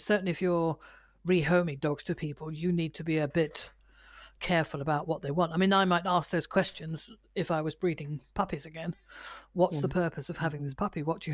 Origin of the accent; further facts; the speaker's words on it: United Kingdom; I can't answer you. I'm British.